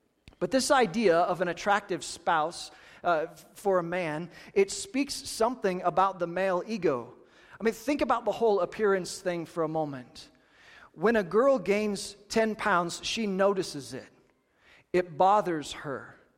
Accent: Kansas, United States; Now, I'm from Kansas, from the Midwest. There are regions of the Midwest where this still holds some significance.

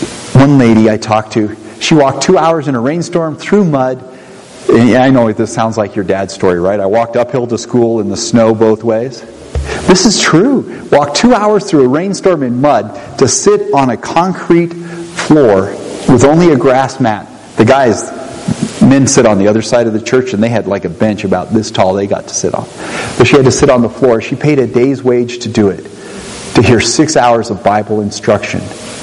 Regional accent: United States; I'm an American, so I know this for Americans.

